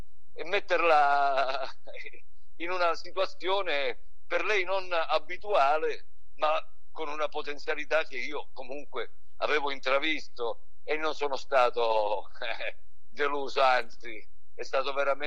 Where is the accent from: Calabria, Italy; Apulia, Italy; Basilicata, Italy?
Basilicata, Italy; Lauria; È il mio paese.